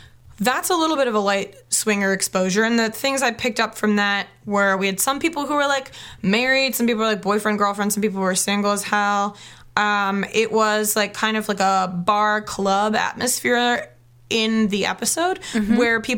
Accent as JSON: {"language": "English", "region": "Midwest", "country": "United States", "said": "that's just because we're from the Midwest and, like, we're, like"}